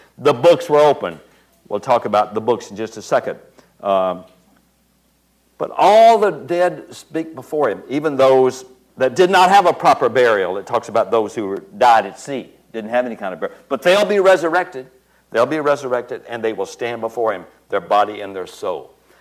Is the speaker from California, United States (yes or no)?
no; Montgomery, Alabama, United States; heard the gospel being preached by Billy Graham at the crusade he came in my hometown in Montgomery, Alabama.